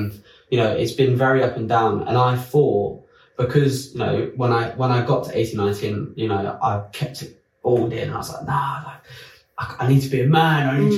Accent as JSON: {"language": "English", "country": "France", "tie": "born or raised there", "also_born_or_lived": "London", "said": "I was still at home in France, because I grew up in France. Basically, that's why I was in France. My home's in France. That's where my parents live."}